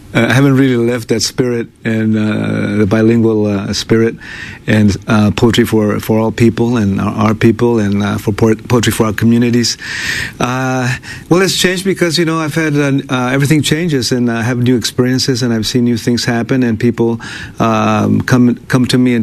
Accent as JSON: {"language": "English", "town": "Fowler", "region": "California", "country": "United States", "tie": "born there", "said": "I was born in Fowler, California. I'm a son of farm workers, like I mentioned, and I was born in next to Fresno, the San Joaquin Valley of California."}